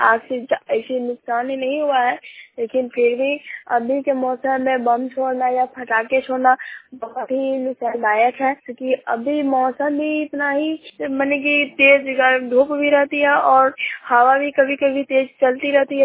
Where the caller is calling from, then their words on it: Shahbazpur, India; शाहबाजपुर पंचायत के शाहबाजपुर गांव से बोल रही हूँ।